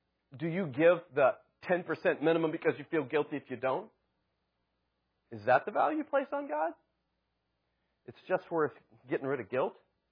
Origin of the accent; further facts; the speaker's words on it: Midwest, United States; I'm from the Midwest, okay?